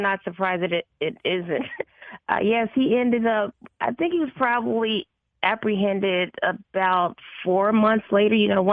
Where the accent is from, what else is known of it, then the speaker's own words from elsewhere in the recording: Chicago, Illinois, United States; I was born and raised in Chicago. I'm a PK, preacher's kid